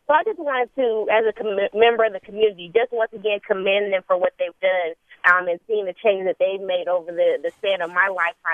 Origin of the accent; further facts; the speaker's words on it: Richmond, Virginia, United States; growing up in the City of Richmond in the 90s when violence really did start to uptick, and losing so many of my friends and classmates to violence in Richmond.